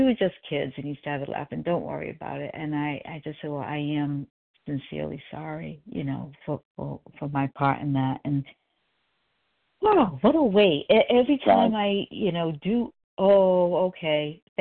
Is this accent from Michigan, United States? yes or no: no; Rhode Island, United States; now in South Carolina, United States; You know, I'm from Rhode Island. I live in South Carolina. I always want to make that clear.